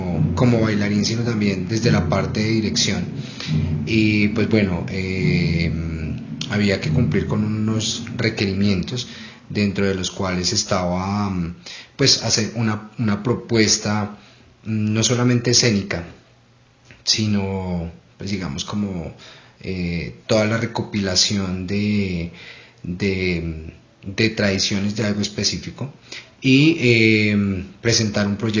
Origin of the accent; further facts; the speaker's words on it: Colombia; de dónde viene toda esta riqueza cultural que nosotros como colombianos tenemos.